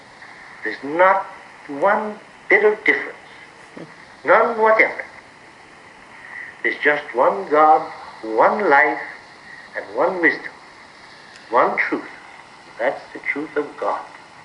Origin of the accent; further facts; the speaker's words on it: Missouri, United States; And I had to be shown, because I'm from Missouri, you know.